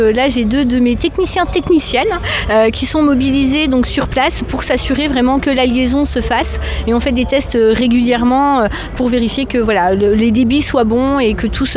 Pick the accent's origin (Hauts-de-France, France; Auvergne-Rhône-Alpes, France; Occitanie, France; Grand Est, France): Grand Est, France; Saint-Dié-des-Vosges; moi je suis originaire de Saint-Dié